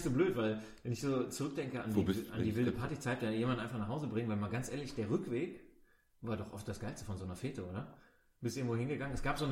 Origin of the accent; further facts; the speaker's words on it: Duisburg, North Rhine-Westphalia, Germany; also ich komme aus Duisburg und wir sind einfach fast alles mit dem Fahrrad gefahren